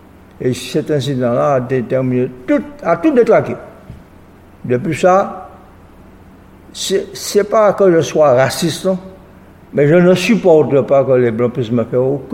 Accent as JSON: {"language": "French", "country": "Guadeloupe", "said": "alors que je suis Guadeloupéen"}